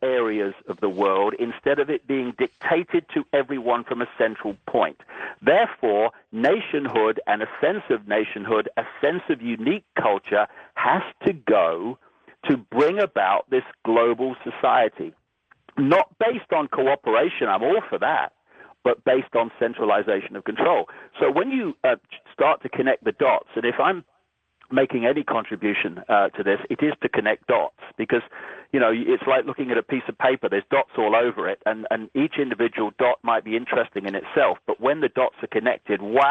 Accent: United Kingdom; born there; I was actually born on a piece of land that's called Britain.

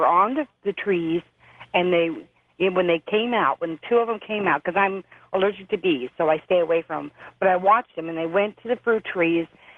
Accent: San Diego, California, United States; I'm from San Diego.

